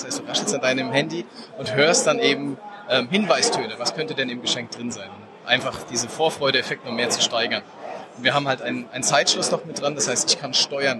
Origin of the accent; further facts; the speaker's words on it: Katzweiler, Rhineland-Palatinate, Germany; Wir kommen aus der Nähe von Kaiserslautern. In Katzweiler sind wir stationiert sozusagen.